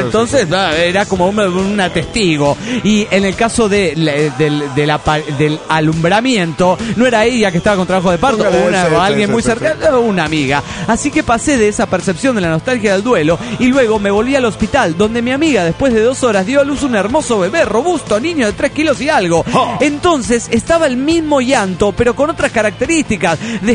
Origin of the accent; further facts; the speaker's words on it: Mazatlán, Sinaloa, Mexico; Soy de Mazatlán, Sinaloa, güeyes.